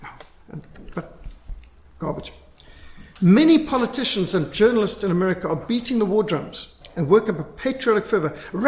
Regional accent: Zimbabwe; And I know it, and I've experienced this because I was brought up in Rhodesia

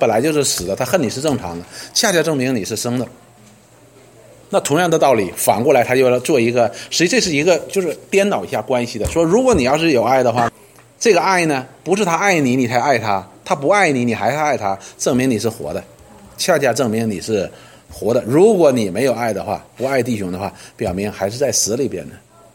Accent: China; 我们中国人叫什么来着？

